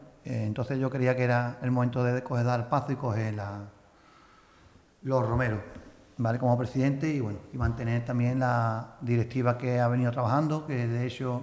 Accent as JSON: {"language": "Spanish", "town": "San Roque", "region": "Andalusia", "country": "Spain", "said": "Tenemos que tener los sanroqueños en la cabeza harta por el entorno natural que tenemos"}